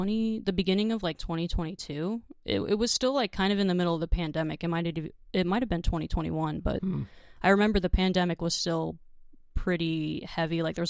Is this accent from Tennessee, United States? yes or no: no; Phoenix, Arizona, United States; now in Los Angeles, United States; Yeah, so I'm not from Los Angeles originally. I'm from Phoenix, Arizona, and I've always been involved in the music scene.